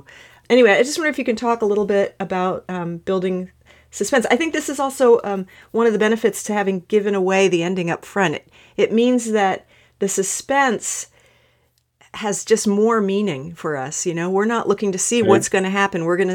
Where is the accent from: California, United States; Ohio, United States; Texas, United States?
Ohio, United States; Yeah, I grew up in Ohio.